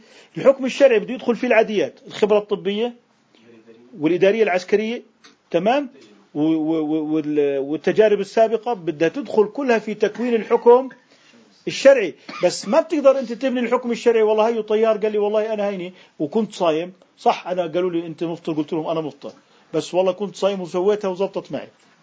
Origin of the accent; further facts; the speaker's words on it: Algeria; واللي حطينا إحنا التوقيتات إحنا اللي من الجزائر